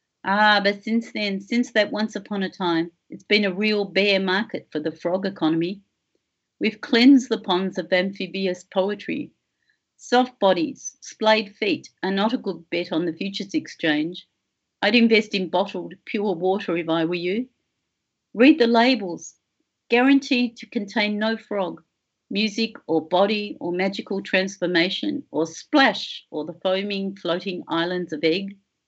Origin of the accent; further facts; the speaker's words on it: Melbourne, Victoria, Australia; moved away as an adult; also born or lived in England; now in Canberra, Australia; Melbourne, which is where I grew up. I was born in England but moved to Melbourne when I was a baby.